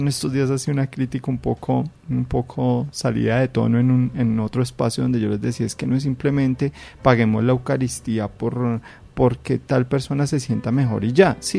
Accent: Colombia

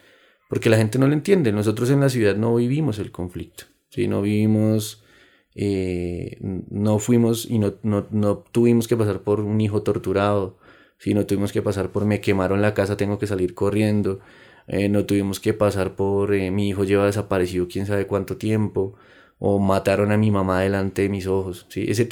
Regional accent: Colombia; yo entiendo que como colombianos deseemos y tengamos un anhelo de la paz

